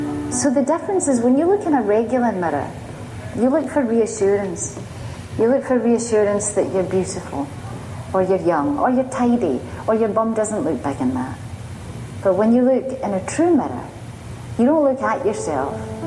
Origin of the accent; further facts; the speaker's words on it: Glasgow, Scotland, United Kingdom; So I grew up in Glasgow. In case you haven't noticed, I am Scottish. But I grew up in Glasgow